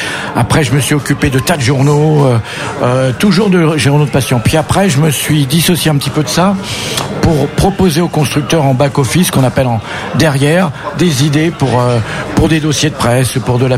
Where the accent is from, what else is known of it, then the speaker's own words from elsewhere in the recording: Paris, Île-de-France, France; Pas du tout. Moi, je suis parisien, mais j'ai parcouru le monde entier pour faire des images de voitures.